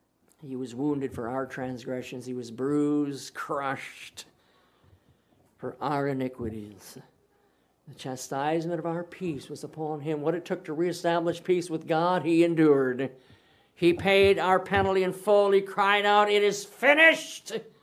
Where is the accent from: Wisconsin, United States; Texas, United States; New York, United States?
Wisconsin, United States; West Bend; And all the years growing up, I grew up in West Bend, Wisconsin.